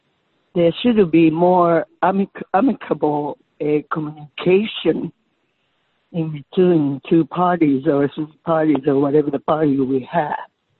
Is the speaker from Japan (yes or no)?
yes; Japan; English is a second language; moved away as an adult; now in Sausalito, United States; I lived in a Sausalito for almost a half a century. And I have been a sailor since I was very little. And I am from Japan.